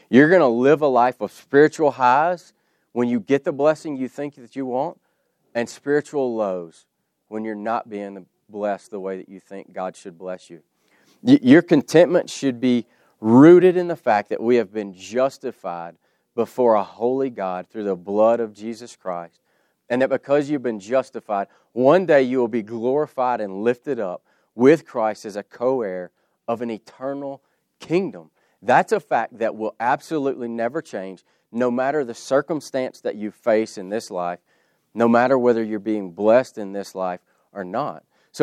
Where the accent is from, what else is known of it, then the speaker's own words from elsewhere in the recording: Louisiana, United States; being from the Bible Belt, I'm from Louisiana, if y'all didn't know